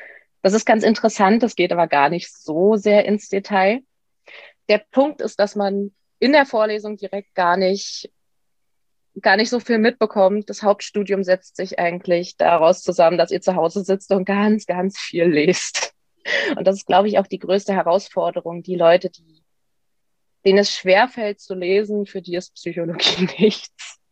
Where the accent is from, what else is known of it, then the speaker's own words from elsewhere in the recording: Brandenburg, Germany; Und ich komme aus der Nähe von Potsdam, wo ich auch studiere. Ich studiere an der Universität Potsdam.